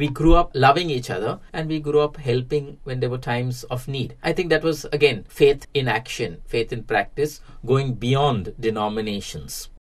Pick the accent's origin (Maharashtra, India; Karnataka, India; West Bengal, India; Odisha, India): Maharashtra, India; Mumbai; growing up in India, in Mumbai, it's automatic that we would live in the midst of people who belong to other religions.